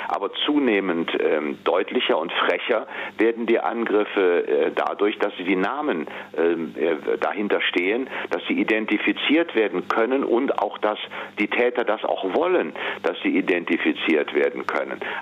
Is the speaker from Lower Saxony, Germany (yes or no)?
no; Cologne, North Rhine-Westphalia, Germany; als Kölner denkt man natürlich, man ist in einer etwas toleranteren und offeneren Stadt.